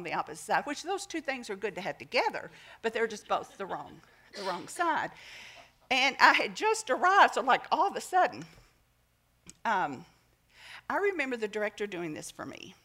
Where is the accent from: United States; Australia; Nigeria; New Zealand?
United States; Nashville, Tennessee; Now, I grew up in Nashville. We consider that a fairly good-sized town, but that's nothing to Johannesburg.